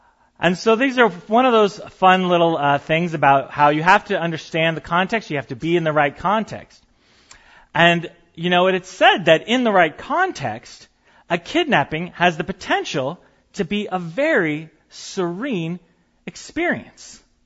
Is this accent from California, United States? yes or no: yes; California, United States; I am from Northern California.